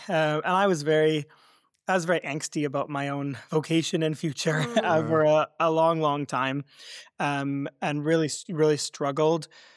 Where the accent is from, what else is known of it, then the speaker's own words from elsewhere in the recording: Alberta, Canada; I'm originally an Alberta boy, so I grew up just outside Edmonton, big family, lots of siblings and cousins, and spent most of my life in Alberta.